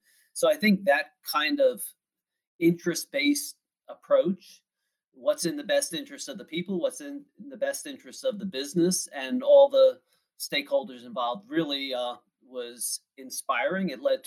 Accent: Northeast, United States; And part of that's probably growing up in the Northeast.

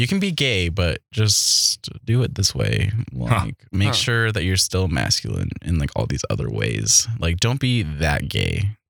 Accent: South Dakota, United States; I was raised in South Dakota, which as some of y'all might not know, is a super conservative state

